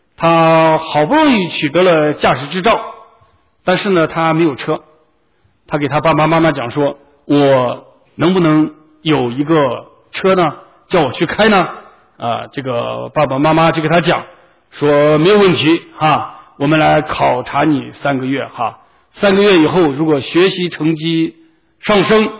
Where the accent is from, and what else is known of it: China